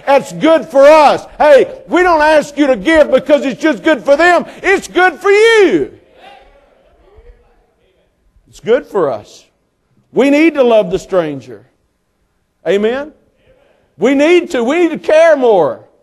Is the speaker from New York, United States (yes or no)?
no; Texas, United States; now in St. Clair, United States; We grew up in the Metroplex, but we've been in St. Clair, Missouri since 1977.